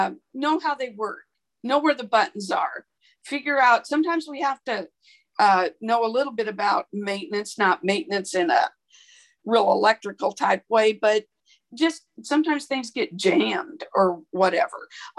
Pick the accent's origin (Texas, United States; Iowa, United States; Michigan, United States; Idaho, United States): Idaho, United States; I grew up in Idaho. We always kept butter in the cupboard.